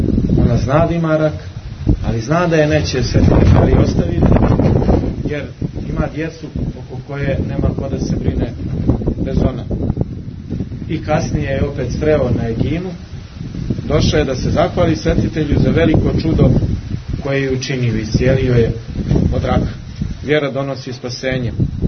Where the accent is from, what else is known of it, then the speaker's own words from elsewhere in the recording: Montenegro; kod nas u Crnoj Gori